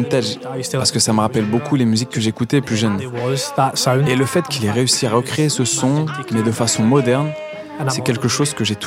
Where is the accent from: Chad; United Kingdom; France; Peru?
United Kingdom; Glasgow, Scotland; en grandissant à Glasgow, comme il y a une culture clubbing assez importante